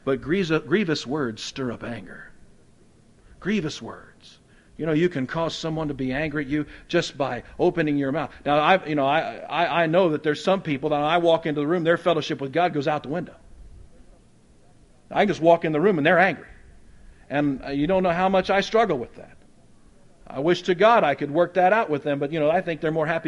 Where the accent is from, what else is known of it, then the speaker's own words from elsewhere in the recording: Oklahoma, United States; when I was growing up in Oklahoma, they'd say, shoot.